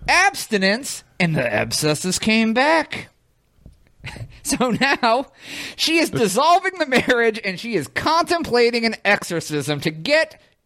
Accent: Ireland; I'm from Ireland. We learn better as little girls.

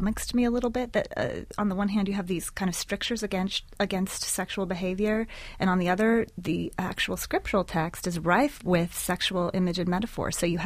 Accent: Tucson, Arizona, United States; now in Lookout Mountain, United States; I live there now, have lived there for 7 years, but my hometown is actually Tucson, Arizona.

